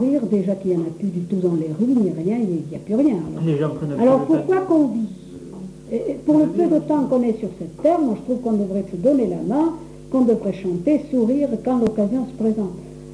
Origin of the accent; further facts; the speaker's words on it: Auvergne-Rhône-Alpes, France; accent: Auvergne; Et moi, je trouve que notre accent d'Auvergne, eh ben, il mérite quelque chose.